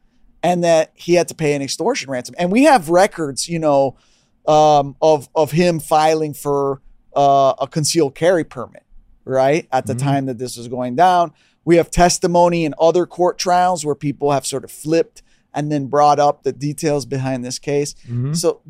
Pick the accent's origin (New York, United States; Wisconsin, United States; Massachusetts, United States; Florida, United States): Florida, United States; Miami; And I didn't grow up here, right? Like, I grew up in Miami. I'm Latino. I'm Cuban.